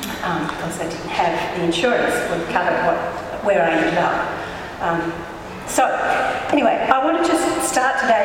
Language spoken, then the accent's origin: English; Melbourne, Victoria, Australia; But this is my hometown, guys, and I am so proud of everything that you do.